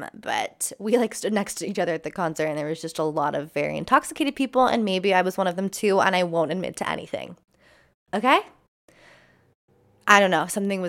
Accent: California, United States; If you know about where I'm from, so I'm from the high desert of California.

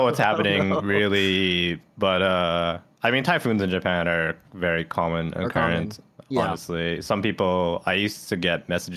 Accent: Canada; It's like, as a Canadian native, it's like the shittiest season of all.

